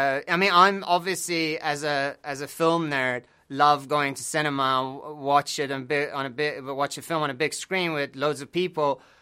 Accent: Iran; Also, growing up in Iran, this is something I was like talking to a friend of mine.

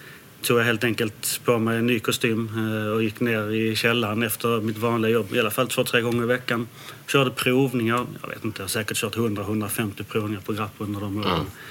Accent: Landskrona, Skåne, Sweden; Mina föräldrar är från Danmark. Och jag har vuxit upp i Skåne, i Landskrona, till en icke-vinintresserad familj.

